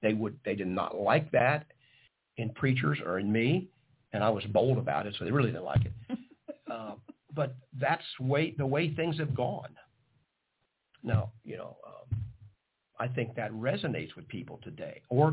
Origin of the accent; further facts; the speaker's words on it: Cincinnati, Ohio, United States; I grew up in the Churches of Christ in a very conservative, small church in Cincinnati, relatively small, with Kentuckians